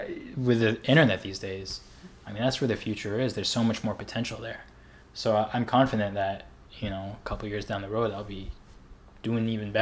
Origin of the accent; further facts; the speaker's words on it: Colorado, United States; also born or lived in North Carolina; I'm from Colorado originally. And then my family ended up moving out to North Carolina later on. But I grew up mainly in Colorado.